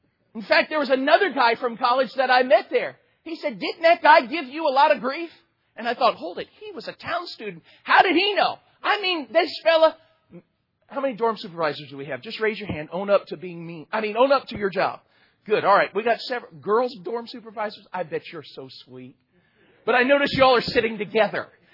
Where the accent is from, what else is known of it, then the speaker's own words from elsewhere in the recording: Florida, United States; I was growing up in South Florida at the time. And I guess I was about 10 or 11.